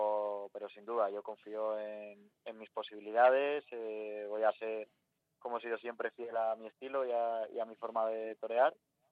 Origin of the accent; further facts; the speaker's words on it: Madrid, Community of Madrid, Spain; also born or lived in Seville; yo nací en Sevilla, viví allí hasta los 2 años y bueno, aunque me vine a vivir uh-huh. a Madrid tan pequeño por temas de trabajo de mi padre, tengo toda la familia de mi madre allí en Sevilla